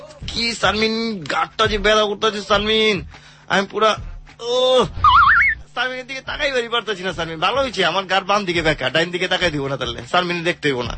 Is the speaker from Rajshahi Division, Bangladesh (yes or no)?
no; Dhaka, Dhaka Division, Bangladesh; আমরা পুরান ঢাকার পোলা